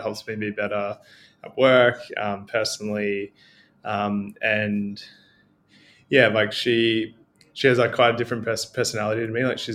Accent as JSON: {"language": "English", "town": "Melbourne", "region": "Victoria", "country": "Australia", "tie": "born or raised there", "also_born_or_lived": "Glen Iris", "said": "I was born in Melbourne, Monash Hospital in Clayton, but I'm still in the eastern suburbs, so I live in Glen Iris, and yeah, grew up around that area pretty much my whole life."}